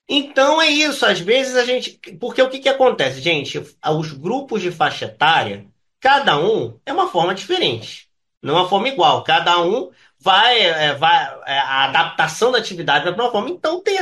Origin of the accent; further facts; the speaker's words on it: Rio de Janeiro, Brazil; Nós que somos aqui do Rio de Janeiro, a gente tem uma forma de trabalho.